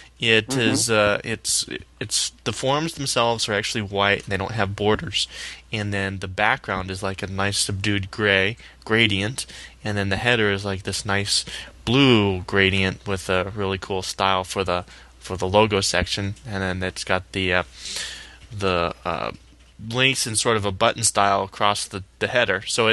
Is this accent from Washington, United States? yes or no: yes; Washington, United States; from Washington.